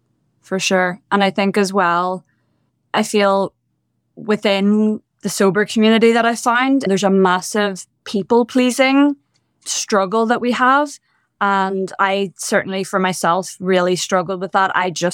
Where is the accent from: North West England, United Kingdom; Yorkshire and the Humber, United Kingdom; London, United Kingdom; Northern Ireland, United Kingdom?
Northern Ireland, United Kingdom; Bangor; So I grew up in the north of Ireland in a little town called Bangor. It's just outside Belfast, which is the capital of the north. And yeah, I went to school in Belfast